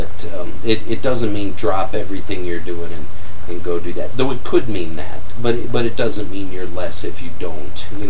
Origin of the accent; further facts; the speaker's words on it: Cleveland, Ohio, United States; You know, we're from Cleveland, the Rock and Roll Hall of Fame.